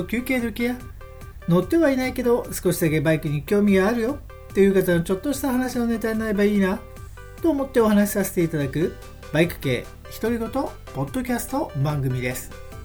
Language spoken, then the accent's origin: Japanese; Tokyo, Japan; 私もねほぼ埼玉県に近い東京人ですから